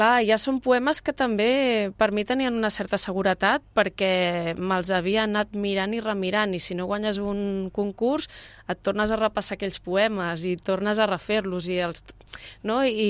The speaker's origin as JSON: {"language": "Catalan", "town": "Mont-roig del Camp", "region": "Catalonia", "country": "Spain", "tie": "born or raised there", "said": "perquè parla del poble on jo m'he criat, al Baix Camp, que és el poble de Mont-roig del Camp"}